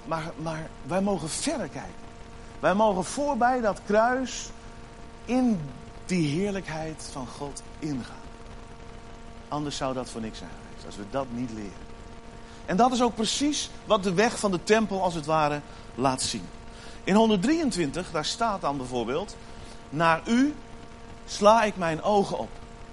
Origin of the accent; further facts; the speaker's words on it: Netherlands; Tuurlijk weet ik wel, wij zijn Nederlanders, dus wij willen alles perfect doen.